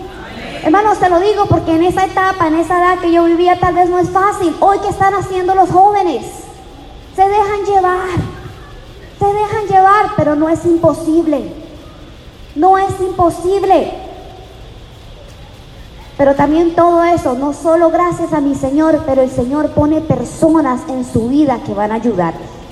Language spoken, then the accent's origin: Spanish; Cali, Valle del Cauca, Colombia; Yo soy de Cali, Colombia, y ya bailan mucha salsa.